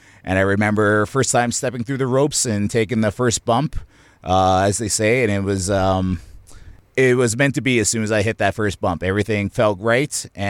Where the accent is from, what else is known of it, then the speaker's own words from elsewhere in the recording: Edmonton, Alberta, Canada; My family is from Slave Lake area in Canuso. Everyone's from Canuso there. And born and raised in Edmonton.